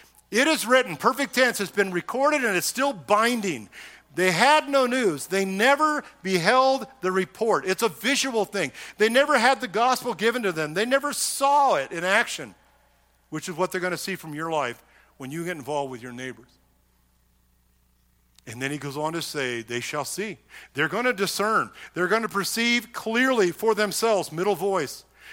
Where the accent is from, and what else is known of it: California, United States; born or raised there